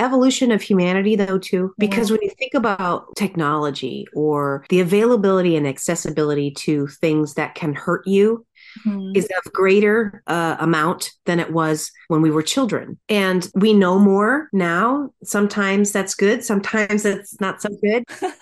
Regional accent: Norwalk, Iowa, United States; also born or lived in Los Angeles; now in Des Moines, United States; moving back to my hometown, Norwalk is where I grew up, and then Des Moines is the capital, is the main big city in Iowa.

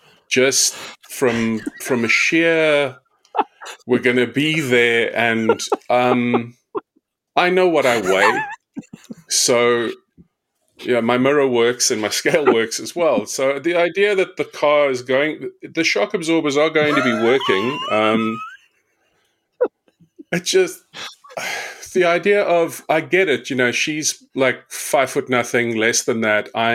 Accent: South Africa; now in Navan, Ireland; Well, originally from South Africa, moved to Ireland about 3 years ago. So living here now in the delightful metropolitan powerhouse that is Navan.

